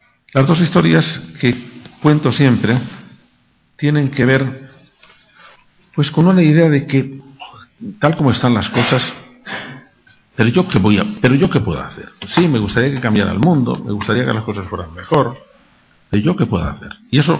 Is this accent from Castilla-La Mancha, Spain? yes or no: yes; Toledo, Castilla-La Mancha, Spain; La historia que yo cuento la sitúo en Toledo porque soy de Toledo.